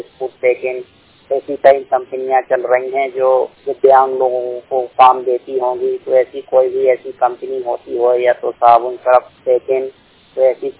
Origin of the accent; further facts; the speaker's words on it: Bhopal, Madhya Pradesh, India; मैं भोपाल जिले का निवासी हूँ।